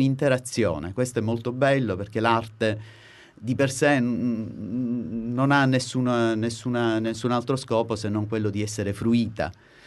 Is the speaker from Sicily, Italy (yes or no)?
yes; Palermo, Sicily, Italy; E io sono palermitano, doc.